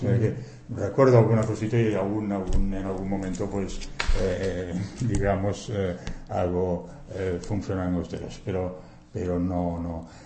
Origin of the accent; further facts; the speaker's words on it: Sabadell, Catalonia, Spain; Yo soy de Sabadell, ¿no?